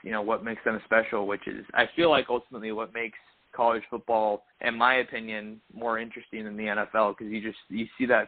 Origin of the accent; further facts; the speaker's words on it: California, United States; now in Eugene, United States; I mean, I live in Eugene, so obviously I'm a little bit biased, but I grew up in the Bay Area.